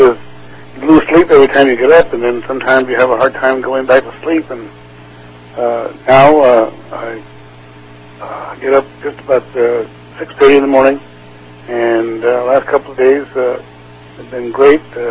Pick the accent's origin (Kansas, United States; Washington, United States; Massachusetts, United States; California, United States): California, United States; La Habra; I'm from La Habra.